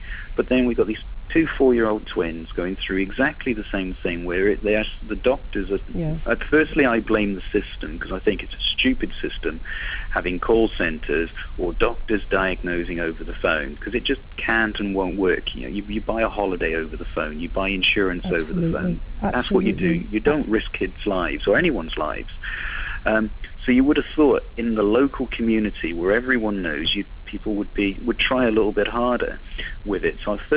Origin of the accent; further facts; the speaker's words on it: West Midlands, United Kingdom; Now, this, we're from Shropshire. Shropshire's not a big county.